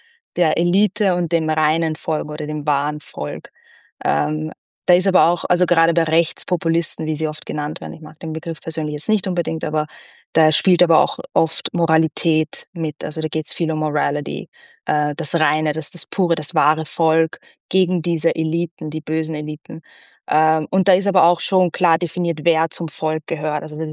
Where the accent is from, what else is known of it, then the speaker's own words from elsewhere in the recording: Austria; Und das sage ich jetzt auch als Halbungarin. Also ich bin in Österreich aufgewachsen natürlich, aber habe dadurch diese Beziehung zu Ungarn.